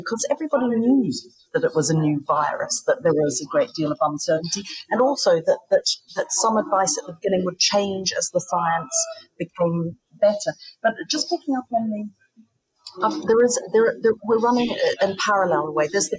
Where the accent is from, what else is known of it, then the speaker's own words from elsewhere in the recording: New Zealand; because I come from New Zealand, I look very closely at what's happening there